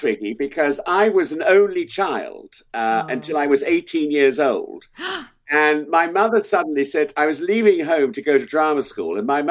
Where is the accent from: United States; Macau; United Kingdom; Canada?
United Kingdom; Oldham, North West England; born there; I'm still proud of the fact that I was born in Oldham, and I've got lots of affiliations with Oldham